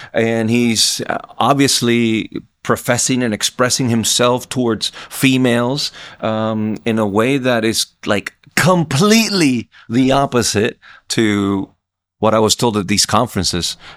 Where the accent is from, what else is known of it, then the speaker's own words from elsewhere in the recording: Puerto Rico; English is a second language; I was born and raised in Puerto Rico, meaning I am an American citizen. I have an American passport, but I don't have an American identity, right? I wasn't raised to … Pledge of Allegiance. I wasn't raised speaking English.